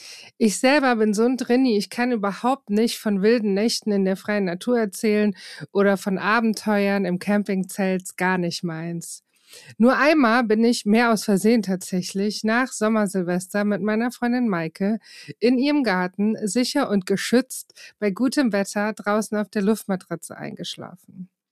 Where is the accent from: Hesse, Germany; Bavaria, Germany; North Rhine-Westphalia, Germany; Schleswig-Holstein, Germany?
Hesse, Germany; Frankfurt; ich bin ja aus Frankfurt